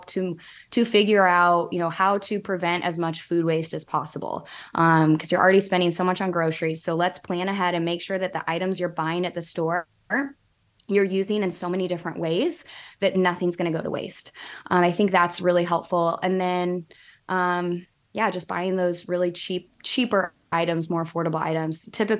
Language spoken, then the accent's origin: English; Lincoln, Nebraska, United States; Well, honestly, I was born and raised in Lincoln. So my heart was always a University of Nebraska Lincoln girl.